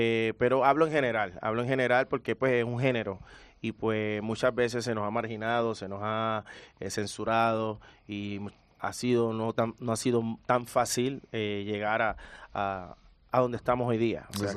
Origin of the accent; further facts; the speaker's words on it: Puerto Rico; Puerto Rico somos muy caribeños. Todas esas influencias de esos ritmos africanos que obviamente lo mezclamos con lo tropical y pues con sonido jamaiquino, urbano, de hip hop